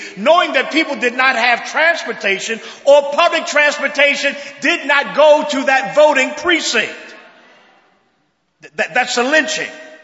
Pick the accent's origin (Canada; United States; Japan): United States; Baltimore, Maryland; I'm from Baltimore.